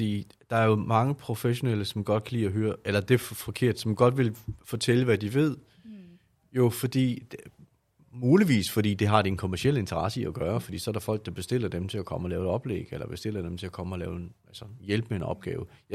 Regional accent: Zealand, Denmark; nej, jeg kommer faktisk fra Falster

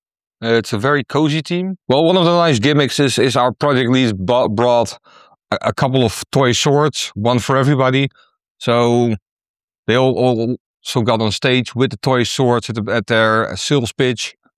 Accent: Netherlands; I'm from the Netherlands.

